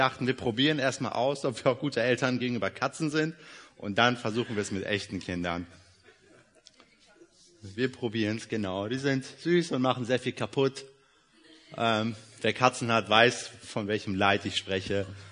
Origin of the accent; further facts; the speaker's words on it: Leer, Lower Saxony, Germany; also born or lived in Iran; Ich bin gebürtiger Iraner und vor 20 Jahren nach Deutschland gekommen mit meiner Familie, hier aufgewachsen. Mein Bruder ist auch hier geboren, in Oldenburg, gar nicht so weit weg von hier. Und wir leben seit ungefähr 19 Jahren haben wir in Leer gelebt